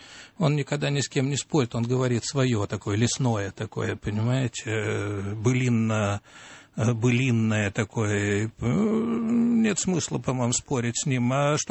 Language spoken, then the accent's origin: Russian; Omsk, Omsk Oblast, Russia; born there; работали в Омске по случаю, где я и родился. Но Сибирь я очень люблю. И, конечно, то, что я родился в Омске